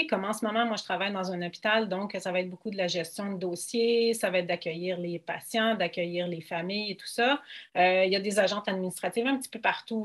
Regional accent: Longueuil, Quebec, Canada; also born or lived in Brossard; Je suis une petite fille de Longueuil, j'ai grandi à Longueuil, j'ai vécu presque toute ma vie à Longueuil, sauf que quelques années à Brossard, là, j'ai eu une petite rechute, puis après ça, je suis revenue à Longueuil.

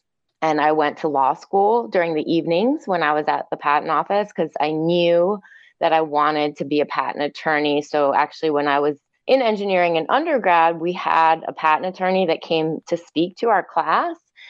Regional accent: New York, United States; I went to school in Philadelphia. I grew up in New York.

